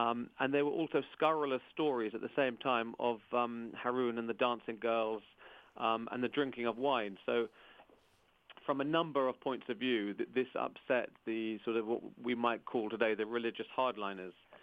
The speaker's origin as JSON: {"language": "English", "country": "United Kingdom", "said": "because, you know, as a Brit, we have our kings and queens that we learn from school days onwards."}